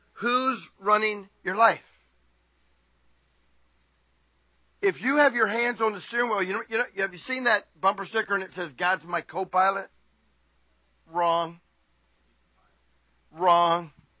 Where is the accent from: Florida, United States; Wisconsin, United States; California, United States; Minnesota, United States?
Florida, United States; When I was growing up, my daddy said, we're going to the beach. I grew up in Florida. We went to the beach all the time.